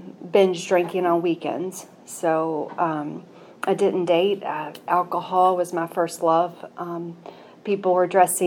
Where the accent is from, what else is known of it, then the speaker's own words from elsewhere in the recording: Franklin, United States; I'm a hometown girl. I grew up in Franklin when Franklin was a tiny town.